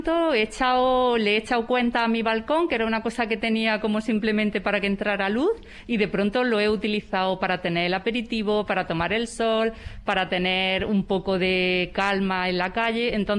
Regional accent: Granada, Andalusia, Spain; now in Madrid, Spain; Yo que vengo de Granada, de otra zona, llegar a Madrid y encontrarme en un sitio tan acogedor

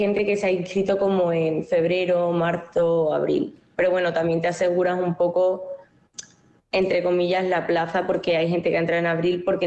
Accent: Seville, Andalusia, Spain; now in Madrid, Spain; soy de Sevilla, pero estoy estudiando en Madrid, en la Red Juan Carlos

